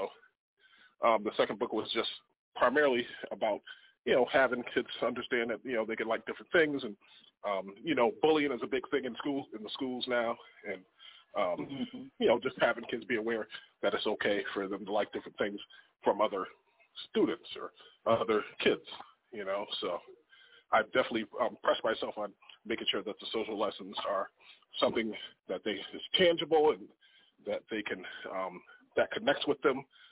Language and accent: English; Springfield, Massachusetts, United States; So, I'm from the state of Massachusetts, born and raised in Springfield, Mass. I'm the same town as Dr. Seuss was born and raised